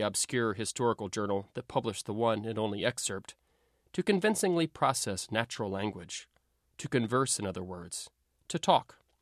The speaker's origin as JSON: {"language": "English", "region": "the South", "country": "United States", "tie": "born or raised there", "lives_now": "San Francisco, United States", "said": "I grew up in the South, but made my home here in San Francisco for what are called lifestyle reasons."}